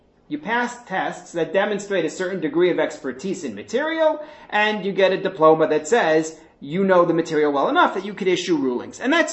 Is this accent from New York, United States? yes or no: yes; New York, United States; I grew up in New York and was not familiar with anybody who had converted.